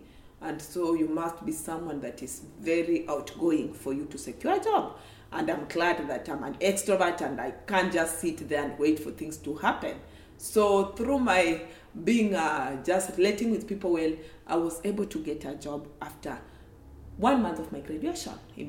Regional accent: Kenya; So I grew up in the rural part of Kenya. In Kenya, Nairobi is the capital city for Kenya

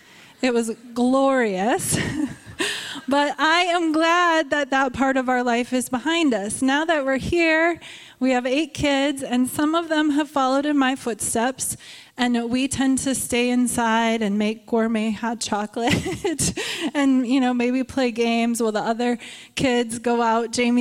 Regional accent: Prior Lake, Minnesota, United States; But we grew up in Prior Lake, and we had very similar yet distinct differences in how we appreciated the seasons growing up.

